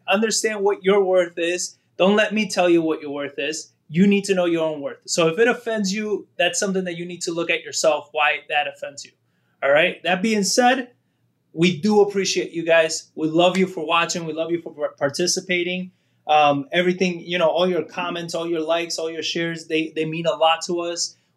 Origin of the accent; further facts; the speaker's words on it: New York, United States; I am from New York. I'm half Italian. I'm Spanish.